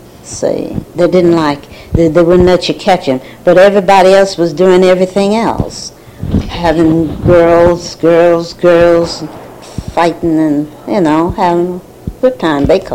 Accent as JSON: {"language": "English", "town": "Winston-Salem", "region": "North Carolina", "country": "United States", "tie": "born or raised there", "said": "I don't think I met three lesbians from Winston-Salem, North Carolina. Even up to now."}